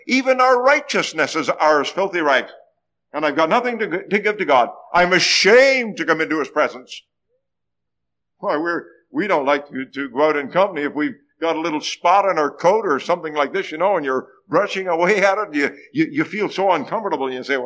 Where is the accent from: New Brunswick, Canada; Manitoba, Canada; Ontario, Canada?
New Brunswick, Canada; Fredericton; coming to some gospel meetings in St. John in Fredericton, New Brunswick, my hometown.